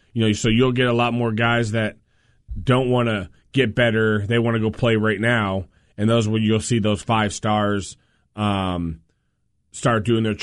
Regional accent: the South, United States; So growing up in the South, you know, what do we say? Yes, ma'am, no, ma'am, yes, sir, no, sir, right?

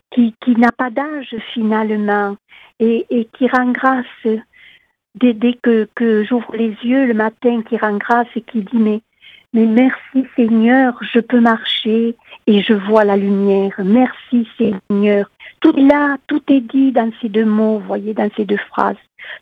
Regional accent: Occitanie, France; Bon, moi, je viens du Tarn, mais voilà, c'est un appel.

